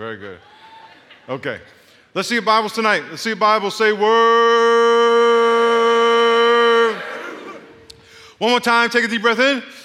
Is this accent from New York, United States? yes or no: yes; Long Island, New York, United States; Yeah, I'm from Long Island. Strong Island.